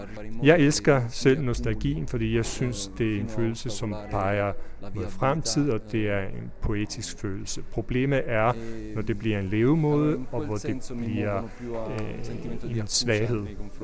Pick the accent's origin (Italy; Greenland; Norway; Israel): Italy; Trentino-Alto Adige; also born or lived in Padua; Jeg er selv vokset op i bjergene. Jeg er ikke født op i bjergene. Jeg blev født i Padova, tæt på Venedig. Men jeg har tilbragt meget af min tid, min barndom, i bjergene i Sydtirolen